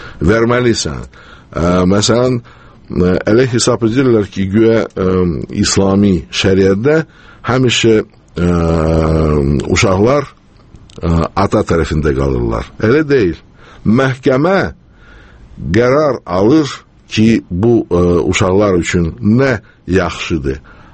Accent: Moscow, Russia; Azerbaijani is a second language; Əlbəttə, mən Moskvada anadan olmuşam, tərbiyə almışam Moskvada və mənim üçün biraz bu çətindir. Lakin, inşallah mən doğma dilimdə azmaz öz fikrimi çatdıra bilərəm.

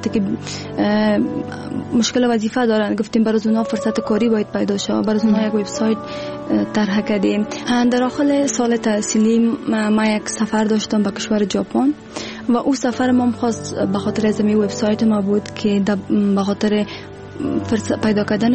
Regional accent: Afghanistan; و دوباره به افغانستان آمدم،

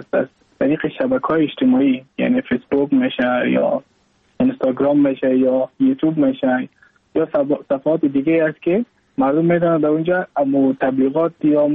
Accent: Mazar-i-Sharif, Balkh, Afghanistan; moved away as an adult; now in Goa, India; از مزار شریف هستم، از قریه شیرآباد که از قریه درفتاده مزار شریف بخ میباشم، که ما در سال 2019 ماه جون به هندوستان آمدم

